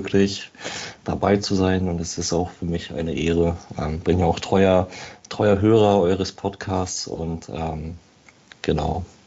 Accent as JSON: {"language": "German", "region": "Berlin", "country": "Germany", "tie": "born there", "lives_now": "Hamburg, Germany", "said": "Und bin gebürtiger Berliner, dementsprechend gab es für mich auch nur eine Option, meine Liebe zu schenken, und das ist der Hertha BSC. Genau, bin 27 Jahre"}